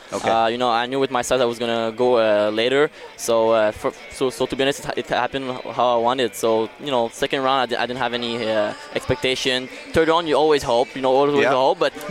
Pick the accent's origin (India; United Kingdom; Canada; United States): Canada; Montreal, Quebec; I'm from Montreal